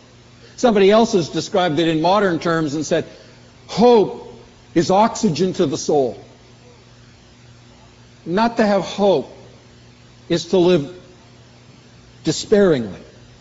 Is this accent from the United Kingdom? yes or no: no; Canada; And growing up in Canada, no hockey player would ever put a sissy helmet on and go out and play hockey